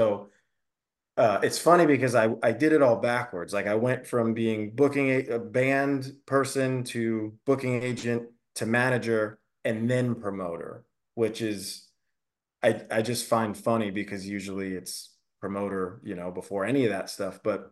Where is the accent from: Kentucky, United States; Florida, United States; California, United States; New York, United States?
New York, United States; Long Island; now in North Carolina; the synopsis of that was I moved to North Carolina from a place where everything was set. Like growing up on Long Island, it was never even a thought in my mind